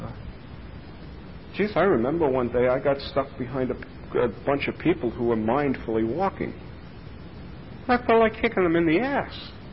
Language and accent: English; New York City, New York, United States; I grew up in the Bronx.